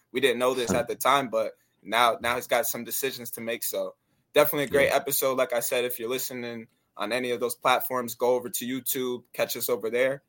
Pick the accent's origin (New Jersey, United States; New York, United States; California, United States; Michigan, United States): New York, United States; Albany; so I'm from Albany